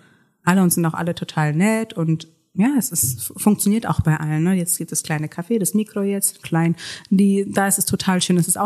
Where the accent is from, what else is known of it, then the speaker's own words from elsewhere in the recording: Heidelberg, Baden-Württemberg, Germany; Also ich bin ursprünglich aus Heidelberg. Ich bin auch hier geboren in Elisabeth.